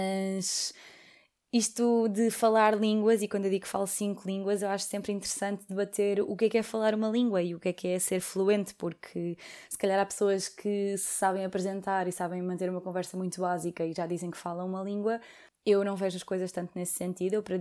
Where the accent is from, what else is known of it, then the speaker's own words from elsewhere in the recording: Portugal; Eu falo português, obviamente, porque sou portuguesa e vivi toda a vida em Portugal. Falo inglês porque estudei inglês desde muito pequenina, apesar de não ter um sotaque perfeito, porque nunca vivi num país de fala inglesa